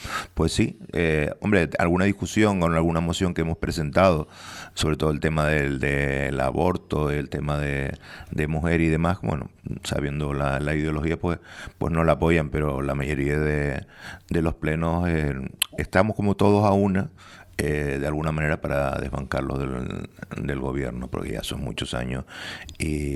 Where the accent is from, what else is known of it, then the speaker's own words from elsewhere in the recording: Santa Cruz de Tenerife, Canary Islands, Spain; born there; now in El Sauzal, Spain; yo realmente nací en Santa Cruz. Lo que pasa que llevo viviendo unos cuantos años, ¿no? En la parte alta del Sauzal.